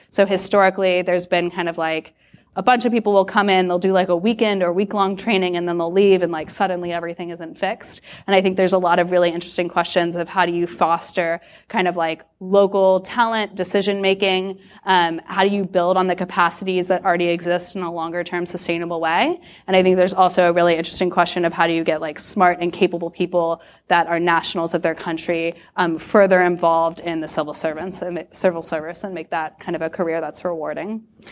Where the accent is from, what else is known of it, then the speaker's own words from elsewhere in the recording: United States; especially given my nationality as an American